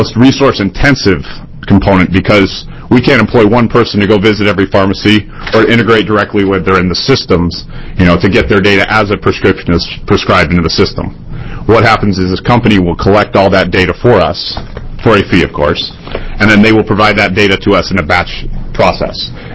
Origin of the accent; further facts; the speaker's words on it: Beaverton, Oregon, United States; So, I'm a son of Oregon. I grew up in Beaverton, graduated from Sunset High School, Eagle Scout, all that stuff. Went off back east to college at Johns Hopkins